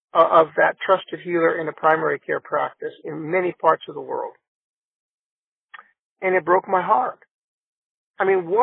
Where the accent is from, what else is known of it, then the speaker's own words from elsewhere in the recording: Sierra Leone; I grew up in Sierra Leone, West Africa. My parents were both working there.